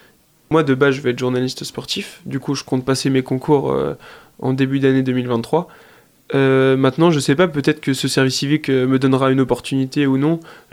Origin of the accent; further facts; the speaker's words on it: Angers, Pays de la Loire, France; Je suis angevin, je suis né à Angers, okay.